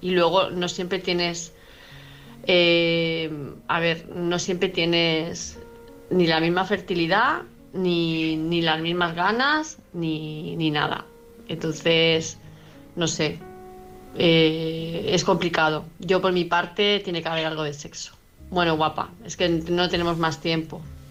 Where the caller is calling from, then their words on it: Palma, Balearic Islands, Spain; de Palma de Mallorca.